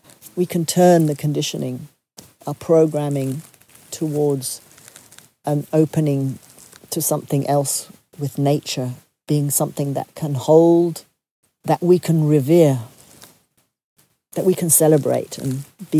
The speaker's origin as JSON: {"language": "English", "country": "France", "second_language": "English", "said": "You know, I come from France where people like to protest a lot."}